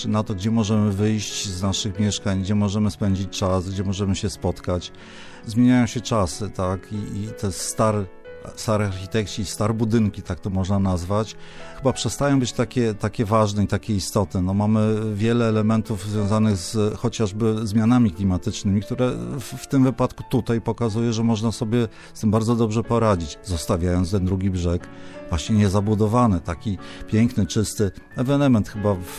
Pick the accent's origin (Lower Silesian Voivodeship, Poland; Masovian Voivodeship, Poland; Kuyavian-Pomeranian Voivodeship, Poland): Masovian Voivodeship, Poland; Warsaw; born there; urodziłem się w Warszawie i tą Warszawę pamiętam, urodziłem na Muranowie, tak?